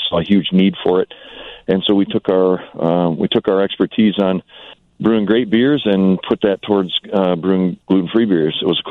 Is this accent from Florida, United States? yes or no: no; Kenosha, Wisconsin, United States; So I grew up in Kenosha, which is not too far from Chicago, and I always wanted that really good Italian food.